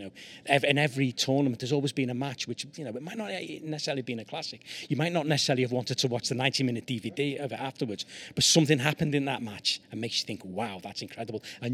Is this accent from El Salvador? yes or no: no; Liverpool, North West England, United Kingdom; even though I'm an Englishman. You know, I'm a Scouser